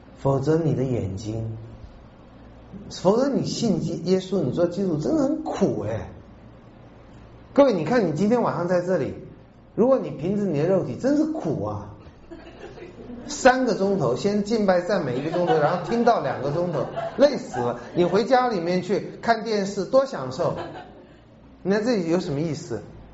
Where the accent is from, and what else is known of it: Taiwan